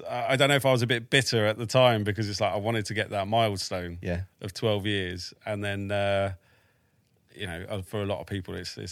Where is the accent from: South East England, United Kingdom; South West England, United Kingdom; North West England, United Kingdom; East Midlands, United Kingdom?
South East England, United Kingdom; Crowborough; moved away as an adult; And then I grew up in a town called Crowborough, which is not so far away from there. And lived there till I was pretty much 22 when I went into basic training.